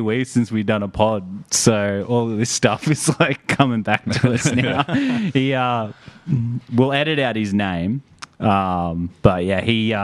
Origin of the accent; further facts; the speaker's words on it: Tanilba Bay, New South Wales, Australia; I told him I was from Tanilba Bay and I've got this set about my hometown at the moment.